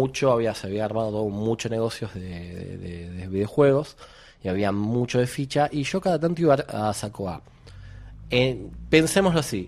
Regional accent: Ciudadela, Buenos Aires Province, Argentina; Yo no soy de capital, señores, me confieso, yo soy de provincia de Buenos Aires, de Ciudadela, y nosotros teníamos EGB y polimodal.

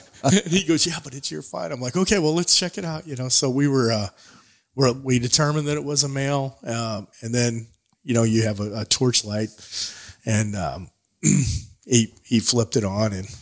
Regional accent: Missouri, United States; Well, we're from Missouri, not Africa.

